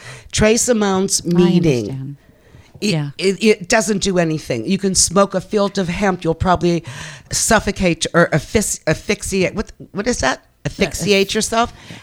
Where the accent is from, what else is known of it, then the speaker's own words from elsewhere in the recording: California, United States; And I'm used to that because I'm from Southern California.